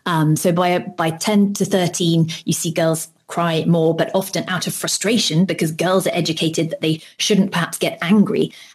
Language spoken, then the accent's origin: English; United Kingdom; I'm British